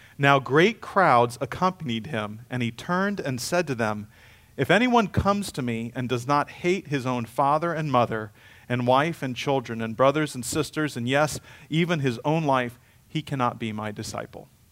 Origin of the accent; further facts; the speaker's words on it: Ghana; I grew up in Africa, in Ghana, and sometimes driving in the country